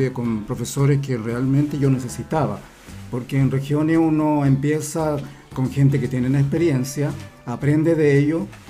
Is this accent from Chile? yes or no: yes; Iquique, Tarapacá, Chile; Yo soy de la primera región, Tarapacá, Iquique, de la Pampa Salitrera. Soy hijo de Pampino.